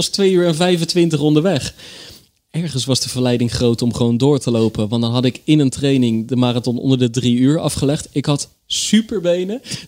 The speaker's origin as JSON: {"language": "Dutch", "town": "Rotterdam", "region": "South Holland", "country": "Netherlands", "said": "Mijn ouders zijn ooit naar Bergse Hoek verhuisd. Ja, ja. Dat vond ik minder, want ik ben een Rotterdammer."}